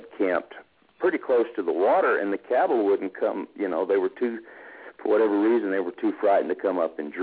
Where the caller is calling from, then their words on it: Cimarron, New Mexico, United States; from Cimarron, New Mexico.